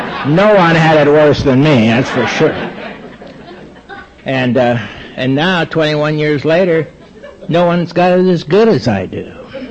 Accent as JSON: {"language": "English", "region": "California", "country": "United States", "said": "And I am from California, and I'm from the Pacific Group in Los Angeles, West L.A."}